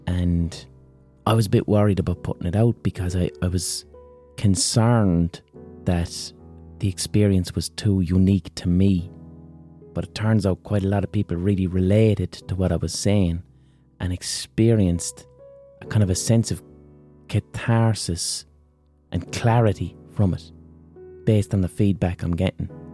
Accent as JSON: {"language": "English", "town": "Limerick", "region": "Munster", "country": "Ireland", "accent": "Limerick", "said": "these two lads have Cork accents, which are quite similar to my Limerick accent, but a bit more cheerful."}